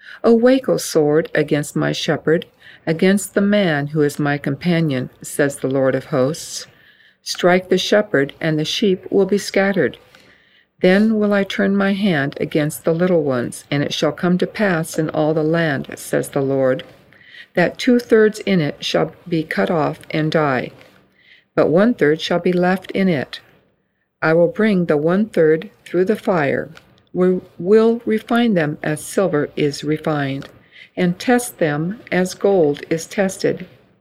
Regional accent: Alpine, California, United States; I'm from Alpine, California

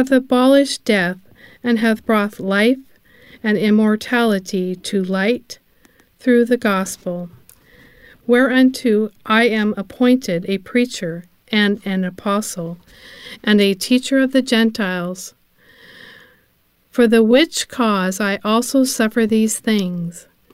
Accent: Albuquerque, New Mexico, United States; I'm from Albuquerque, New Mexico

